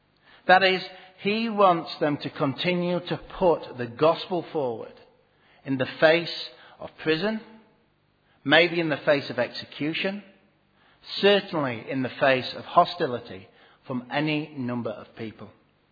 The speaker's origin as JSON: {"language": "English", "country": "United Kingdom", "said": "I'm going to go and disagree with someone that many in my home country would consider to be one of the greatest leaders of all time."}